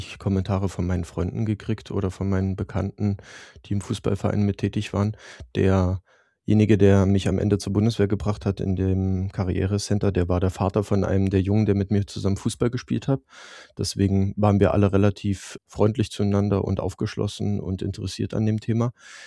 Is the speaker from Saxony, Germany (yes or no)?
yes; Leipzig, Saxony, Germany; now in Berlin, Germany; Ich bin im Bundeswehrkrankenhaus Berlin tätig, komme ursprünglich aus Leipzig und bin vor 10 Jahren nach Berlin gezogen